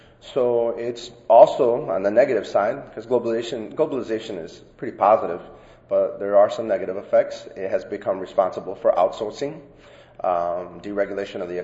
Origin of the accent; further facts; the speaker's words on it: Chicago, Illinois, United States; I'm from Chicago.